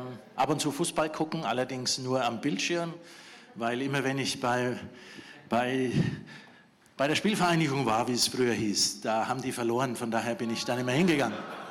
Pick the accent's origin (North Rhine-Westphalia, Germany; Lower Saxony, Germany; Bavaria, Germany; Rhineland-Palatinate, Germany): Bavaria, Germany; Fürth; Also ich bin hier in Fürth nicht nur geboren und aufgewachsen, sondern auch zum Glauben gekommen.